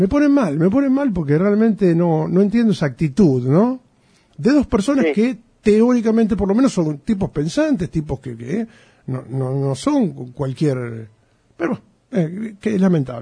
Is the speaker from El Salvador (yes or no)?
no; Argentina; Somos todos argentinos.